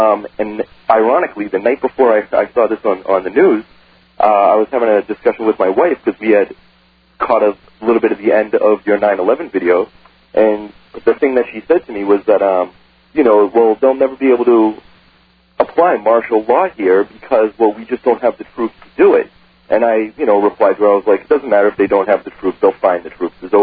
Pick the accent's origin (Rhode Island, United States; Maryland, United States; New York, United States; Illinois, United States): New York, United States; Brooklyn; Me and my wife are both from New York. I'm originally from Brooklyn. She's originally from Long Island.